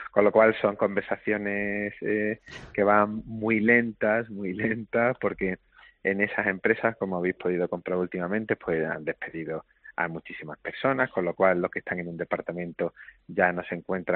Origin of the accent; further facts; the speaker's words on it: Málaga, Andalusia, Spain; pues es nuestra obligación como malagueño aportar valor a la ciudad